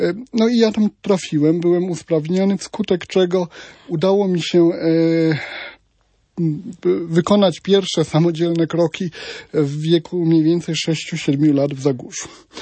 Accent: Warmian-Masurian Voivodeship, Poland; ja pochodzę z maleńkiej wsi pod Nowym Miastem Lubawskim, gdzie jest, jak ja to mówię, wszędzie daleko, 5 kilometrów do wszystkiego, do najbliższego kościoła, sklepu, etc.

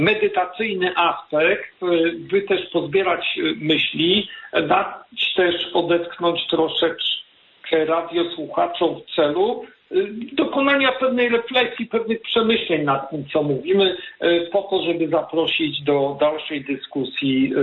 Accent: Lubusz Voivodeship, Poland; Korzeniami wywodzę się z diecezji zielonogórsko-gorzowskiej

